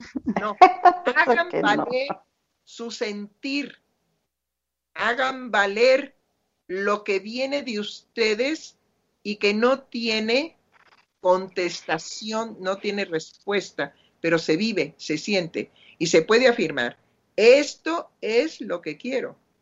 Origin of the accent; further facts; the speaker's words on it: Buenos Aires, Argentina; born there; Sí, yo soy argentina. Nací en Buenos Aires.